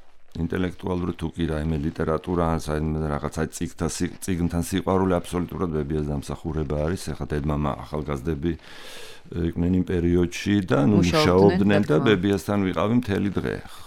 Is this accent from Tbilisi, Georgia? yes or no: yes; Tbilisi, Georgia; თბილისში დავიბადეთ, გავიზარდეთ